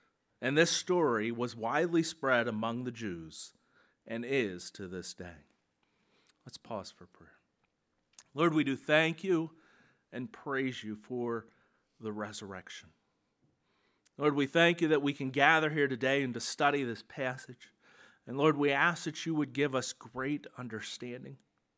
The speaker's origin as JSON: {"language": "English", "region": "Pennsylvania", "country": "United States", "tie": "born or raised there", "said": "Of course, many of you know I grew up in Lancaster County."}